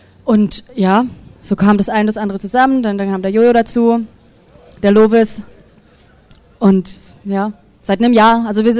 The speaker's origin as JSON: {"language": "German", "town": "Ulm", "region": "Baden-Württemberg", "country": "Germany", "said": "Wir kommen aus Ulm."}